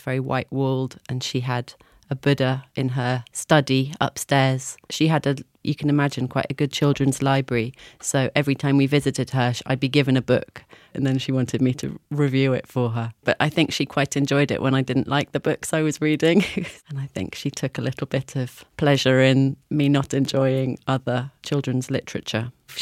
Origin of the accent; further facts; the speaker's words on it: Twickenham, London, United Kingdom; We grew up in Twickenham in the suburbs, and every Sunday we had to drive down to Chelsea and have tea with her